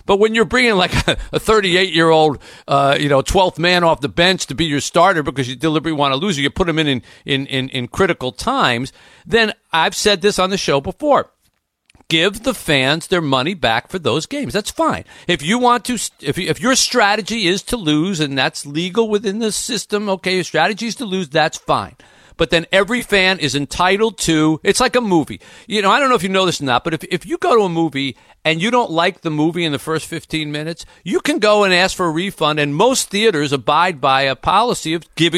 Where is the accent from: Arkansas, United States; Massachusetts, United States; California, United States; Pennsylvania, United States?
Pennsylvania, United States; I grew up outside of Philadelphia.